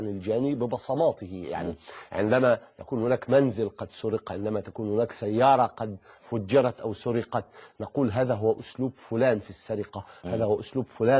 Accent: Egypt; بل إنه عندنا في مصر

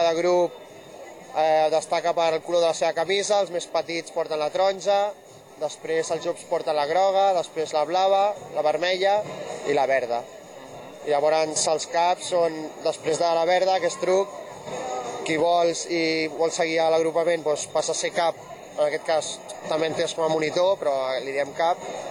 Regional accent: Barcelona, Catalonia, Spain; Són 40 anys, a més, lligats a la Sagrera, perquè considerem important sentir-se d'un lloc i nosaltres sempre ens hem amagat que som de la Sagrera

